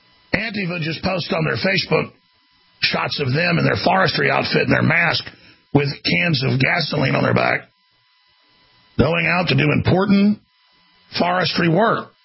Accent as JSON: {"language": "English", "region": "Texas", "country": "United States", "tie": "born or raised there", "said": "You know, growing up in Texas, if the wind turns towards the north, we always get smoke in the fall."}